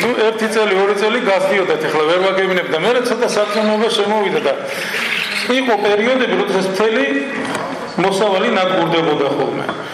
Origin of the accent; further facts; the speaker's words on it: Kakheti, Georgia; აი მაგალითად მე ხლა ალბათ ყველა მიცით კახეთიდან ვარ და პირველი ორი კვირა ჩვენ საზამთროს არავინ არ ჭამთ